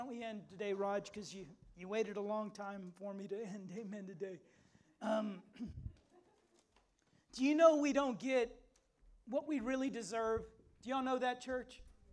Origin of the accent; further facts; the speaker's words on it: San Antonio, Texas, United States; You know, thank God I grew up in San Antonio.